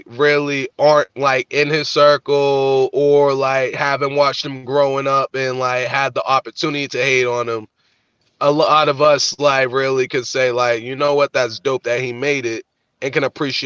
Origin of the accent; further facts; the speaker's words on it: Massachusetts, United States; We're both from Massachusetts.